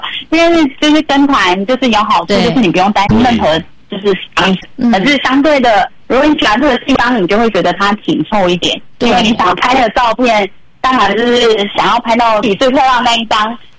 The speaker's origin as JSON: {"language": "Chinese", "country": "Taiwan", "said": "所以我们热气球的话全部就是只要我们台湾人过去的话"}